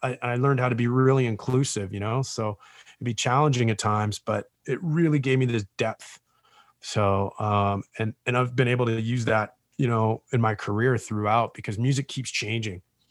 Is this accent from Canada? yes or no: yes; Canada; also born or lived in Toronto; Born in Toronto, but I moved to a pretty small city on the West Coast, near the West Coast of Canada.